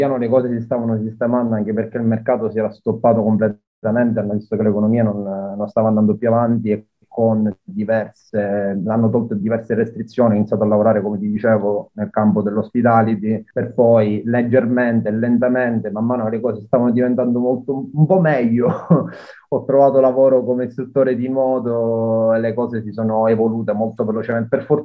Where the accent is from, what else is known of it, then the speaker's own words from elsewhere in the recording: Sicily, Italy; now in United Kingdom; io sono italiano, ma prima di tutto sono siciliano